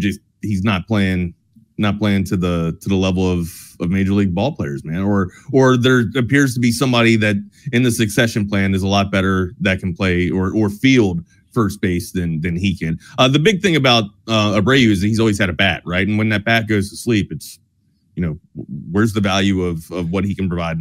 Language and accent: English; Northeast, United States; If this might be a hot take and it might just be because I'm from the Northeast or whatnot.